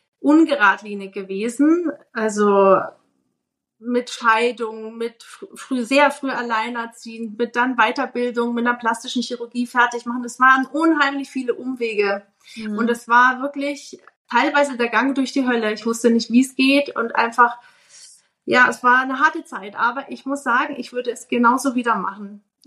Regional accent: Japan; now in Germany; Ich bin halt Japanerin und ich schwitze tatsächlich gar nicht so viel.

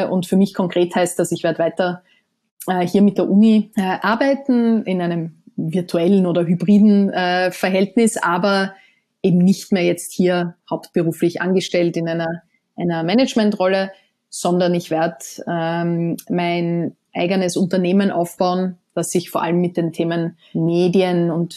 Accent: Austria; now in New York, United States; ich bin jetzt tatsächlich 12 Jahre habe ich nicht mehr in Österreich gelebt, also permanent gelebt.

